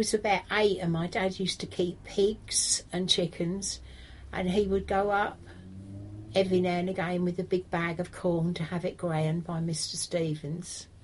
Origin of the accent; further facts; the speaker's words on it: Burwell, East of England, United Kingdom; I was born in Burwell in 1937. In the front room of a house in a row of cottages called the Lays.